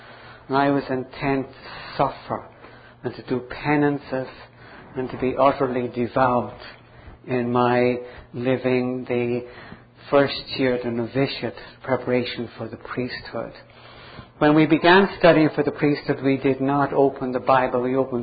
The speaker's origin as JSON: {"language": "English", "town": "Dublin", "region": "Leinster", "country": "Ireland", "tie": "born or raised there", "said": "I grew up in Dublin, Ireland, so I spoke correct English."}